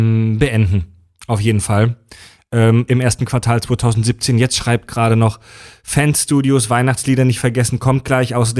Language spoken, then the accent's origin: German; Baden-Württemberg, Germany; Ich werde meine Ferien verbringen zu einem großen Teil in Baden-Württemberg, in meiner Heimat.